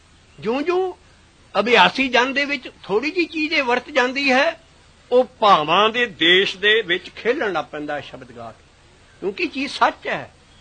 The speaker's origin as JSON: {"language": "Punjabi", "region": "Punjab", "country": "India", "said": "ਕਿਉਂਕਿ ਮੈਂ ਬਾਂਗਰ ਦਾ ਰਹਿਣ ਵਾਲਾ, ਉਧਰ ਬਾਬੇ ਬਕਾਲੇ ਦੇ ਲਾਗੇ"}